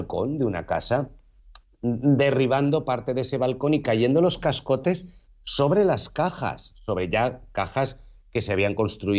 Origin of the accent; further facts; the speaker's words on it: Valencia, Valencian Community, Spain; yo soy de Valencia. Yo soy de Valencia y llevo toda la vida viviendo en la capital del Turia